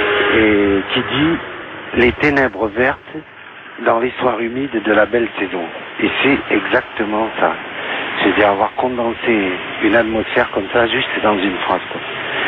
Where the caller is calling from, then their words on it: Bordeaux, Nouvelle-Aquitaine, France; Je suis Cour d'Albret, je ne sais pas si vous connaissez Bordeaux. En face du musée des Beaux-Arts.